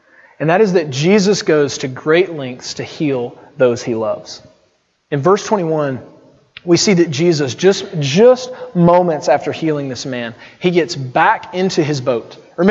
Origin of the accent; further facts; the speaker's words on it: Alabama, United States; I'm from Alabama. People make fun of that all the time, so it's cool.